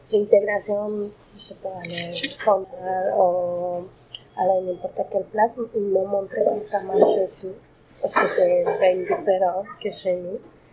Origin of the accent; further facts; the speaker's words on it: Villahermosa, Tabasco, Mexico; French is a second language; now in Canada; Moi, je viens de Villahermosa, Tabasco, Mexique. C'est au sud de Mexique, à côté de la frontière avec Guatemala. C'est à côté de Campeche, Veracruz, Chiapas, Veracruz.